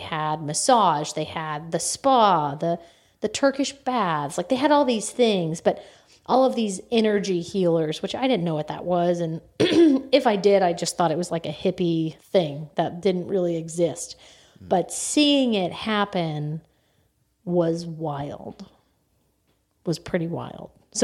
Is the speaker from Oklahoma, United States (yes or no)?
yes; Edmond, Oklahoma, United States; also born or lived in Colorado; Technically, I was born in Colorado, but I am from here. I mean, I say I'm from here. I grew up in Edmond Public Schools, went to UCO